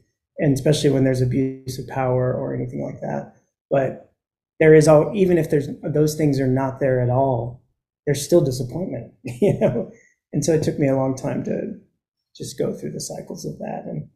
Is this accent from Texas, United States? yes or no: yes; Texas, United States; I'm from Texas.